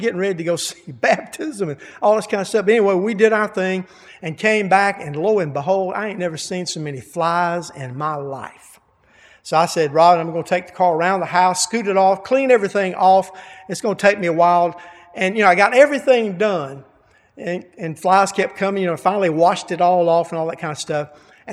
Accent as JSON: {"language": "English", "town": "Elberton", "region": "Georgia", "country": "United States", "said": "I'm from Elberton, and I saw a guy that I know from Elberton."}